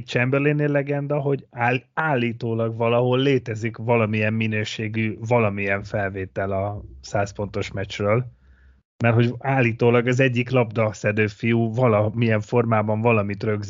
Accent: Hungary; pedig közel nőttem fel a szerb határhoz.

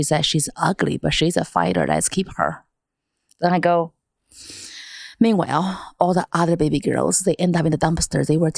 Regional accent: China; English is a second language; now in United States; Mine is about being Asian growing up in China and coming here as immigrant.

